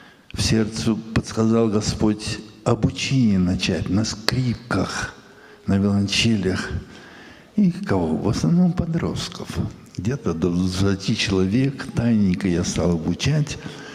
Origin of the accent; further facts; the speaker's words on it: Ural, Russia; now in Ukraine; Когда я с Урала приехал на Украину